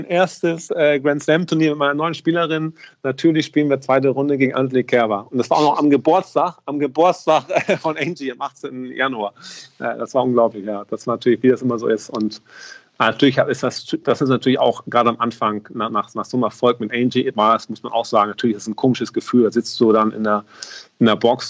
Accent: Hamburg, Germany; ich komme aus Hamburg

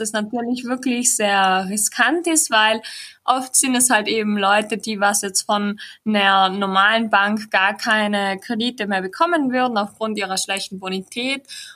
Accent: Austria; Bei uns in Österreich ist es nämlich so, dass REITs eher schwierig zu versteuern sind.

